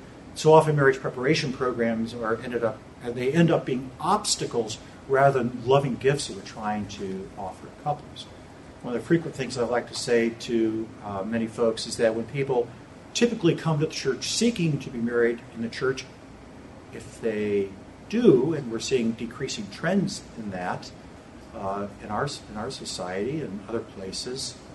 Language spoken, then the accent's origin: English; Florida, United States; let's say I'm from Florida